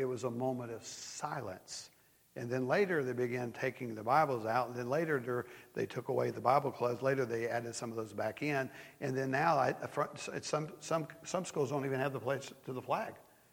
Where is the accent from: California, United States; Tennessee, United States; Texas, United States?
Tennessee, United States; I read an article today about a pastor in my home state of Tennessee